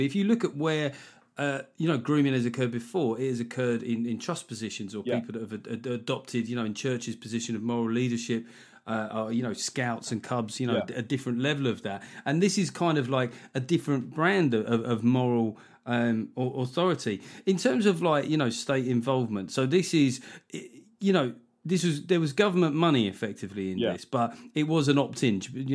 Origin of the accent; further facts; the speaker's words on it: United Kingdom; but we're smutty and we're British and we like to keep it under wraps a little bit